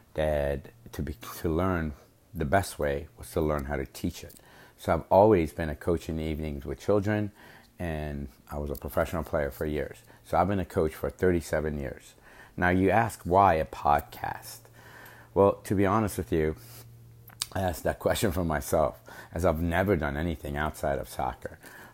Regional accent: Iran; I was born in Iran in 1965 to a wealthy family. That my father was an engineer, and we lived a very good life in Iran.

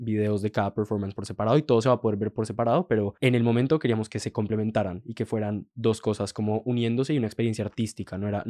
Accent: Colombia; moved away; fue música con la que crecí en Colombia y me hacía mucha falta

